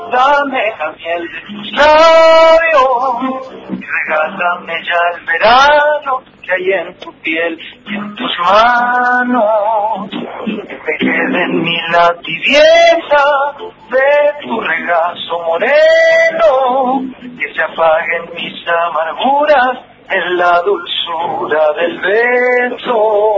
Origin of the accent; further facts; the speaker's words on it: Quitilipi, Chaco, Argentina; soy de Quitilipi, y Quitilipi es una zona bastante folclórica y de chacarera